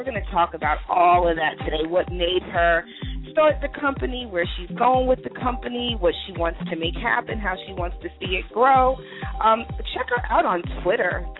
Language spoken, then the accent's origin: English; New York, United States; accent: New York; I don't think I could run from my New York accent if I tried.